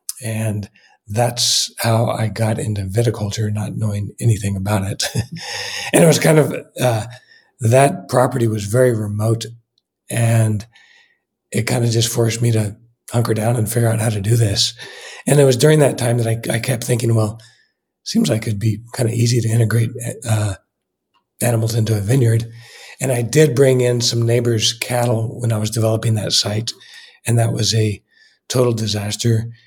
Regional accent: El Paso, Texas, United States; I grew up in El Paso, Texas, right on the border of New Mexico and Old Mexico. And our family had a little market farm, a very small one.

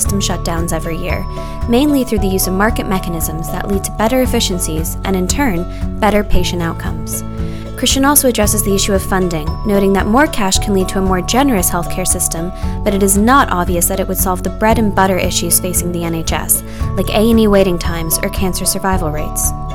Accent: United States; now in United Kingdom; So I had never heard of the phrase winter crisis either until I came to the UK. Granted, I'm from America, and that's its own kettle of fish.

